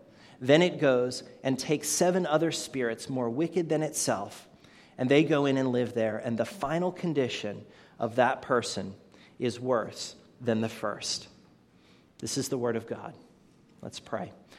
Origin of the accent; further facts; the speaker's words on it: Catonsville, Maryland, United States; I grew up in Catonsville, not too far from here.